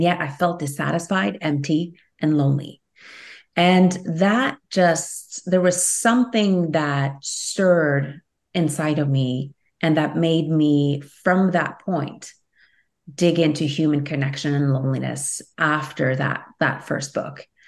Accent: Norway; I am Norwegian. I am originally from Norway and now I live here.

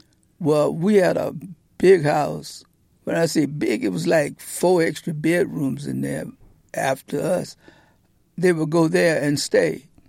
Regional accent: Portsmouth, Virginia, United States; Portsmouth, Virginia.

